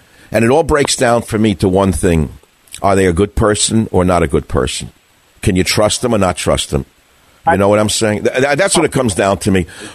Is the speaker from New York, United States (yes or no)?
yes; New York, United States; I grew up in New York. I had a few gay friends.